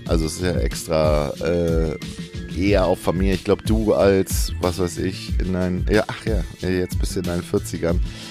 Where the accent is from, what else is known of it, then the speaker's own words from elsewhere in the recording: Neubrandenburg, Mecklenburg-Vorpommern, Germany; born there; weil ich bin ja gebürtiger Neubrandenburger